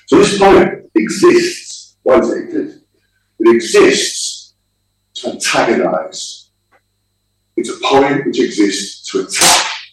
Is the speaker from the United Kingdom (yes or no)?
yes; Liverpool, North West England, United Kingdom; Because I came from Liverpool